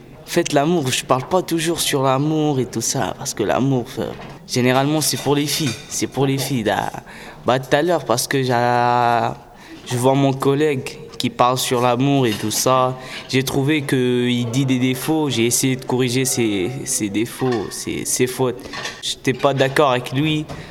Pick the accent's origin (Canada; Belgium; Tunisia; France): Tunisia; je suis tunisien.